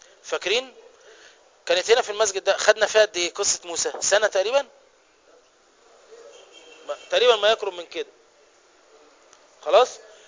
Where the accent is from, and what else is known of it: Egypt